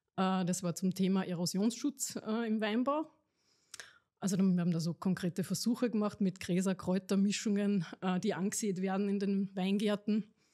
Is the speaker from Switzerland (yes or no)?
no; Upper Austria, Austria; moved away as an adult; now in Vienna, Austria; also ich bin Oberösterreicherin aus dem Innviertel, bin eher mit ziemlich saurem weißen Spritzer sozialisiert.